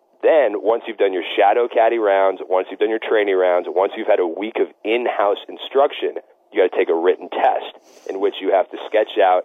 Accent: New York, United States; I had 3 American women in our group that day from New York. They found out I was from New York.

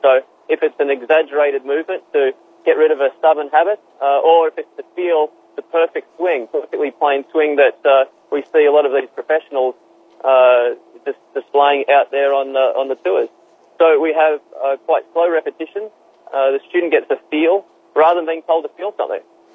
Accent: Australia; now in United States

